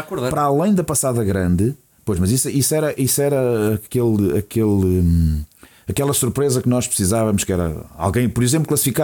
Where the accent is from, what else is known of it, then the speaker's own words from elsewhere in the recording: Portugal; A nossa primeira reação como povo, como portugueses, e não são eles, somos nós todos